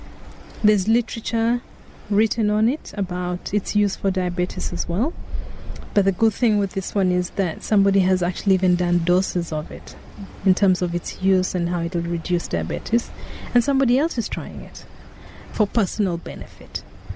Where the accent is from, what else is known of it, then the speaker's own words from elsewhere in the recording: Rift Valley, Kenya; I come from the Rift Valley. And I've gotten a lot from the women there, from the older people there.